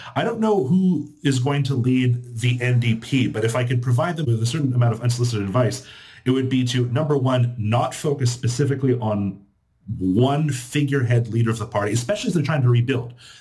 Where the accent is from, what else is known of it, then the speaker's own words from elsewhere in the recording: Quebec, Canada; I think I'm biased somewhat because I'm from Quebec